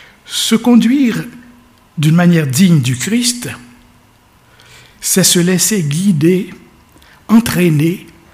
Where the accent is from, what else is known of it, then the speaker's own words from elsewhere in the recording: Haiti; de raconter une histoire qui circulait chez nous, à Haïti, dans mon enfance.